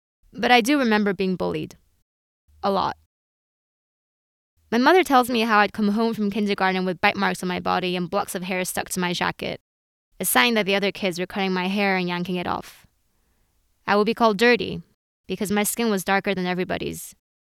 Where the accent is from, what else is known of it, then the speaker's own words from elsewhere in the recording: Strasbourg, Grand Est, France; also born or lived in Tokyo, Japan; I was born in Tokyo in 1993 to two Japanese parents. When I was 3 years old, my father's work took my family to Strasbourg, a cozy, beautiful city in the east of France bordering Germany.